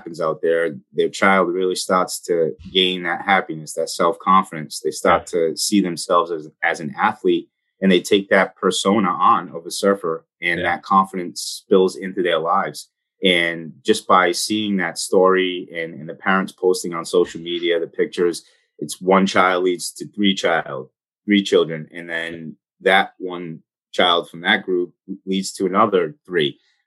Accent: Fall River, Massachusetts, United States; Yeah, I was born and raised in Fall River, Mass.

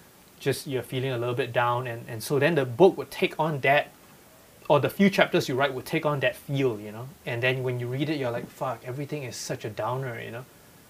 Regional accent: Malaysia; now in United States; a collection of short stories from growing up in Malaysia.

